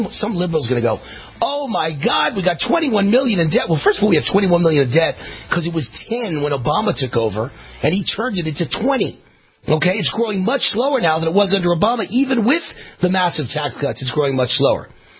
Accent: United States; born there; because I was born in America, and all my friends and relatives are in America.

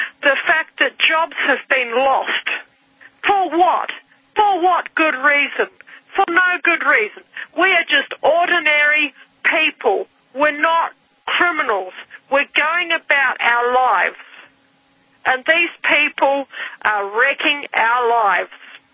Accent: New Zealand; When I was growing up in New Zealand, many years ago

